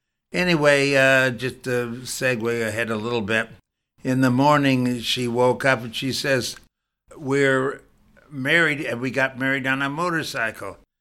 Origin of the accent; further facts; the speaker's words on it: Los Angeles, California, United States; born there; Well, I was born in the Los Angeles area